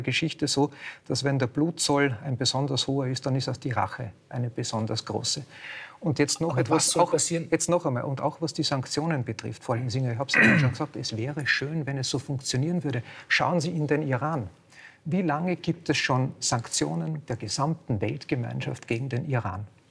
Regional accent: Austria; aber ich muss mich ja als Österreicher fragen

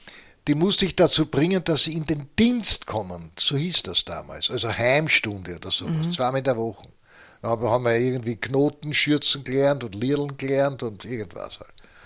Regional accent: Vienna, Austria; Wir sind in die innere Stadt marschiert, aus 5 Haus, also Schmelz. Das war meine Heimat.

